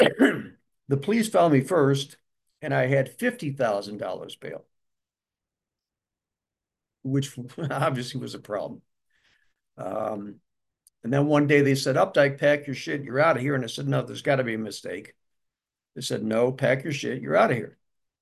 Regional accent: Buffalo, New York, United States; also born or lived in Rome, New York; So I returned to Rome, New York, where my parents were now living. I was born in Rome. I moved here to Buffalo when I was three. My parents moved back to Rome. So I moved back to Rome.

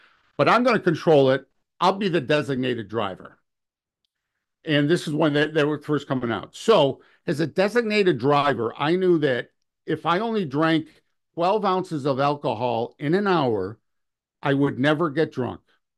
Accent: Orchard Park, New York, United States; I'm talking from Buffalo back out to Orchard Park where I grew up

